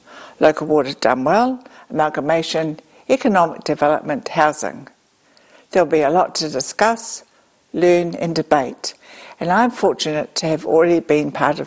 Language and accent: English; Masterton, Wellington, New Zealand; born there; I was born in Masterton and attended Wairarapa College